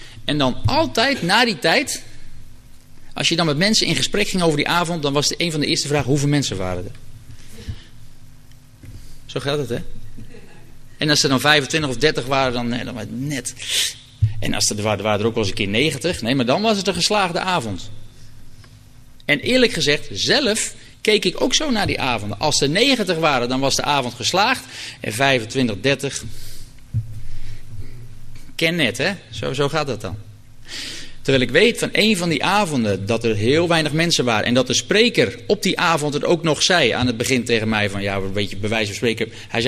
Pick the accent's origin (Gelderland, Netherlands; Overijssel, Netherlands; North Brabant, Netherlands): Gelderland, Netherlands; Ede; Zelfs, ik kom uit Ede, er zijn veel meer kerken